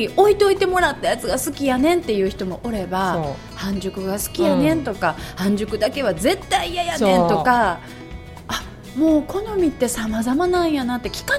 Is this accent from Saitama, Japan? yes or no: no; Amagasaki, Hyogo, Japan; いや私尼崎ですけど出身